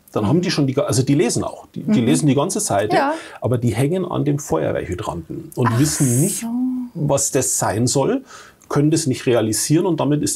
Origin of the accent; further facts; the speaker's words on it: Coburg, Bavaria, Germany; Wir haben jetzt eine Schule bei meiner Heimatstadt in Coburg